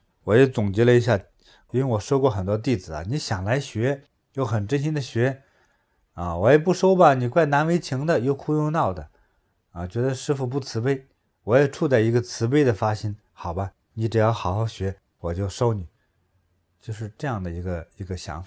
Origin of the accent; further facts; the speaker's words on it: China; 就是我们中国人有很多一些学派，就是叫做中庸派嘛。